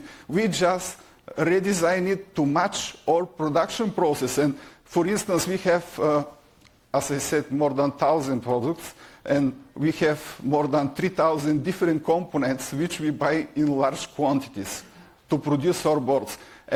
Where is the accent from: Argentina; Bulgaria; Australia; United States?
Bulgaria; Plovdiv, Plovdiv Province; English is a second language; This is Poldin, which happens to be produced in Plovdiv, my hometown.